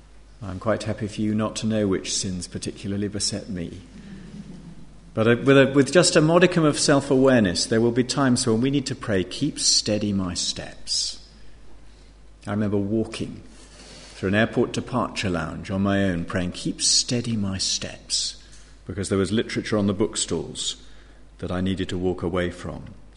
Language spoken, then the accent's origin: English; United Kingdom; We're British. We have the stiff upper lip.